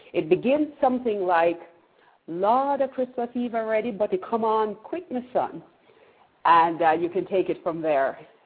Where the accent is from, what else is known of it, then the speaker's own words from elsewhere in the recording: Manchester, North West England, United Kingdom; I'm from Manchester. To me, the hills of Manchester, the feeling of winter